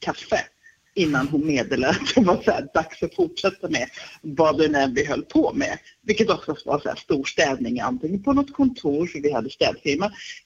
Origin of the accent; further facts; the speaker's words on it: Finland; Ja, så du är finne och jag är också finne.